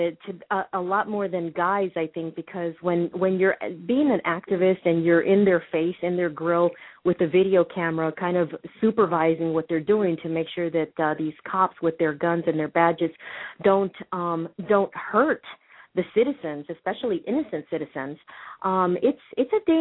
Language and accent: English; Nevada, United States; I'm in Texas right now because I'm from Nevada